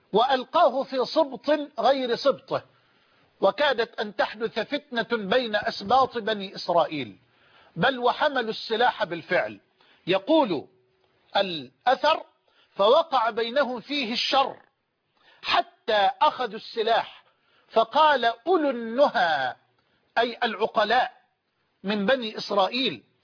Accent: Egypt; هذا كما يقولون عندنا في مصر يعني يقتل القتيل ويمشي في جنازته.

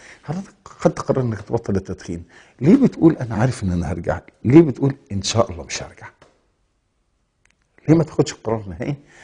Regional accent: Egypt; في الشعب المصري ككل، او فينا كمصريين كلنا

